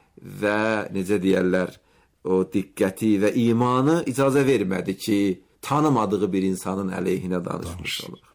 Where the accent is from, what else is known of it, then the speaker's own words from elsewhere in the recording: Goychay, Goychay District, Azerbaijan; Azərbaycanın Göyçay şəhərində, mənim öz doğma şəhərimdə